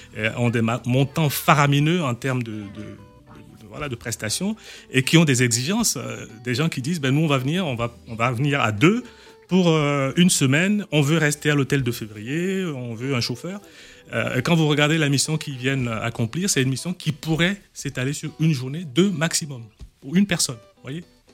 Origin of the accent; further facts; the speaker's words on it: Togo; je suis togolais. Effectivement, je vais souvent à Lomé, hein, avec la famille.